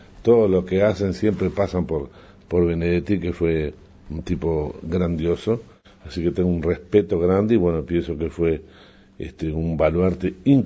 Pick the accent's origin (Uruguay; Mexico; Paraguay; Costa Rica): Uruguay; now in Argentina; yo como uruguayo y como lector de libros